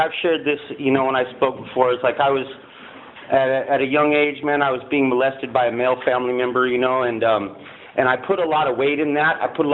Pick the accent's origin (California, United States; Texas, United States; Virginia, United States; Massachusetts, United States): California, United States; Palm Springs; also born or lived in Santa Maria; I was born here in Santa Maria, and soon after, my mom separated from my dad, took us down to Palm Springs